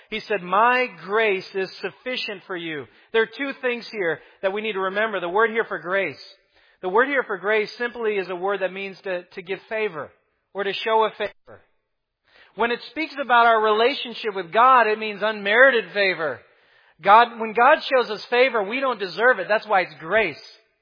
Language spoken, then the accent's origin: English; Chicago, Illinois, United States; I'm from Chicago. So Chicago runs by the mantra.